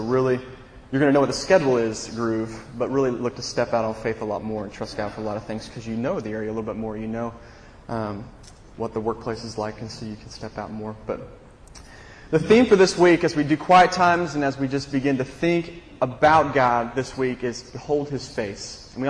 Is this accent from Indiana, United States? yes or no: yes; Greenwood, Indiana, United States; I grew up in Greenwood, Indiana, just south of Indianapolis, about 25 minutes south of Indianapolis.